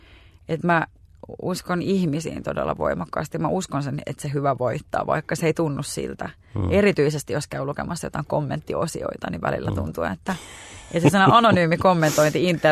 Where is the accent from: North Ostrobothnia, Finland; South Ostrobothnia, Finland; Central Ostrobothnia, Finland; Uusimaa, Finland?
Uusimaa, Finland; Helsinki; Asuin lapsuuteni Katajanokalla ja tuomiokirkko oli siinä, mä kävin Kaisaniemessä koulua